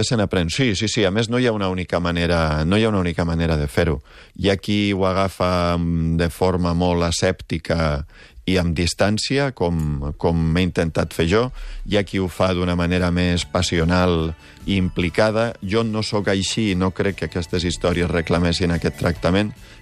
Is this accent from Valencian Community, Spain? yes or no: yes; Valencian Community, Spain; perquè jo sóc valencià i he viscut moltíssimes festes d'aquest tipus